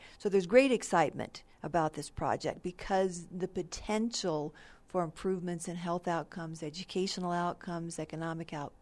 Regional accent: Hagerman, New Mexico, United States; I did. I grew up in Hagerman.

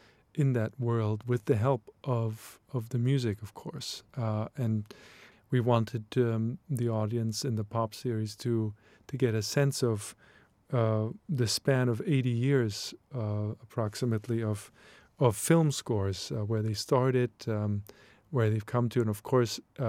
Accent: Leipzig, Saxony, Germany; I was born in the late 70s and grew up there in the 80s in Leipzig, which was part of course, East Germany.

